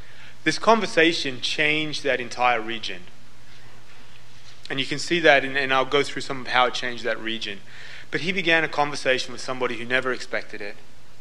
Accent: Australia; Now, I'm an Australian, and Australians have very short memories because we're a new country.

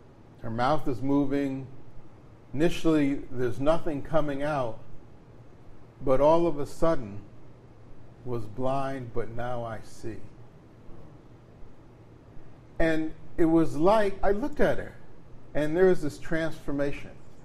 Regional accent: Patterson, United States; I mentioned earlier that I grew up in Patterson

